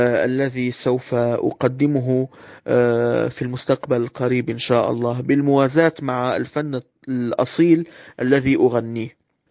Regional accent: Morocco; also born or lived in Syria; وما بنسى أيضا بلدي الثاني المغرب الحبيب، البلد اللي ولدت فيه ونشأت فيه ودرست فيه

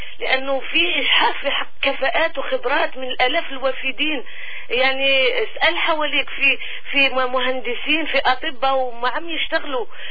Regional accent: Algeria; now in Canada; انا جزائرية من الجزائر وولدت وزدت وتربيت وترعرعت في الجزائر وبنتقد الجزائر

